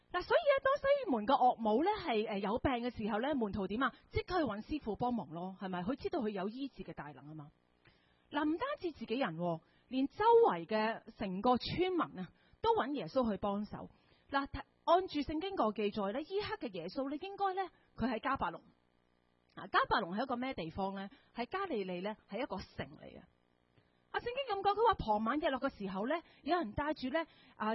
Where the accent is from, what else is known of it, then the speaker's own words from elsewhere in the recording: Hong Kong; 我哋作為一個香港人好似有時難啲去理解